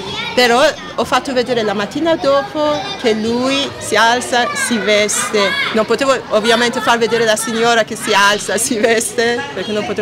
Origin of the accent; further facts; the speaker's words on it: Iran; Italian is a second language; now in Italy; La cosa che vorrei portare dal mio paese all'Occidente è la cultura, la storia.